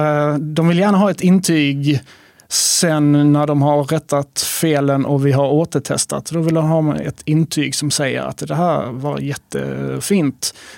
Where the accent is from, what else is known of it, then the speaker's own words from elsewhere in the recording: Sölvesborg, Blekinge, Sweden; now in Arlöv, Sweden; Jag kommer ursprungligen från Sölvesborgs trakten, men bor i Arlöv nu sedan några år tillbaka i hus.